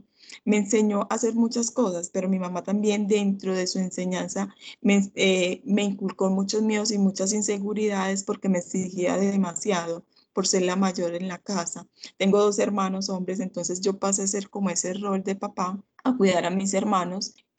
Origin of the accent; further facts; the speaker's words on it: Apartadó, Antioquia, Colombia; Soy la mayor de tres hermanos, soy de Apartado, Antioquia